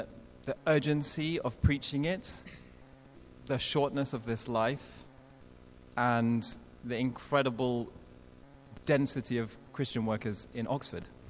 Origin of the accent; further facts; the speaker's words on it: Hong Kong; I was born in Hong Kong, grew up there for 20 years